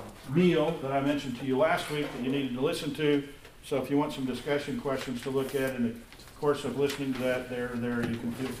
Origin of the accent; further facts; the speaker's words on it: Wamego, Kansas, United States; I grew up in Wamego, and my little rural high school was pretty much conservative Christian kind of people